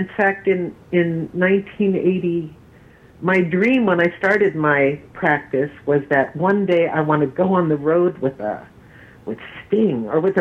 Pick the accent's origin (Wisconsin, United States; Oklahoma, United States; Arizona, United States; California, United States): Arizona, United States; Phoenix; I was raised in Phoenix, Arizona.